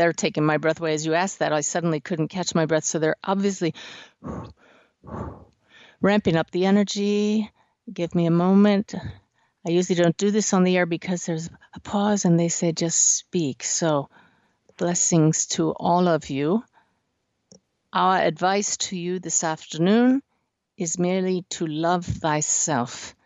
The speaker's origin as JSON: {"language": "English", "region": "Pennsylvania", "country": "United States", "tie": "born or raised there", "said": "From Pennsylvania, my home state."}